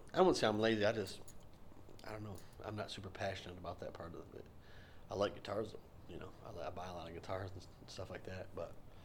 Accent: River Rouge, Michigan, United States; So, but we grew up in River Rouge.

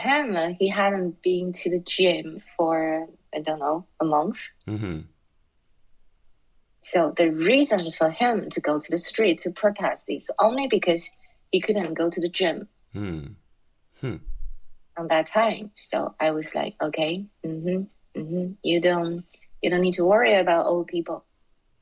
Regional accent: China; born there; English is a second language; Sorry, I was born in China

